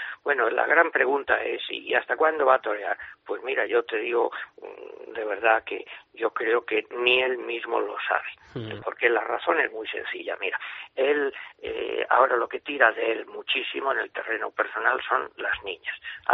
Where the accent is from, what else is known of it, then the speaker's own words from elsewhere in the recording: Valencian Community, Spain; los cuatro pues somos valencianos